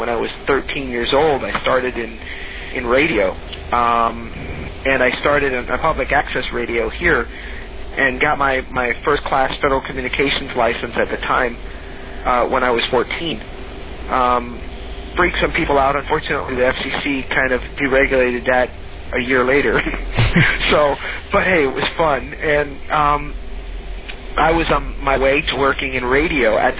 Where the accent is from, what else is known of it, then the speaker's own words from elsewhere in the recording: Michigan, United States; also born or lived in Atlanta, Georgia; I was born in Atlanta in 67, and then we moved to Michigan, to Michigan School for the Blind, which is where I received all my quote-unquote blind